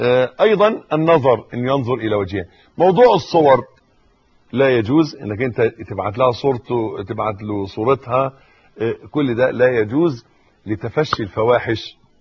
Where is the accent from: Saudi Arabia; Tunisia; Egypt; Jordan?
Egypt; يبدو الوضع عندنا في مصر، وانا بتكلم على اللي اعرفه